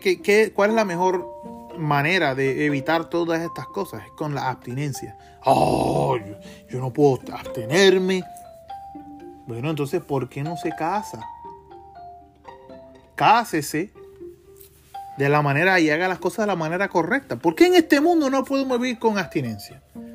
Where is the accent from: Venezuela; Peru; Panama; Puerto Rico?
Puerto Rico; Le digo, soy de Puerto Rico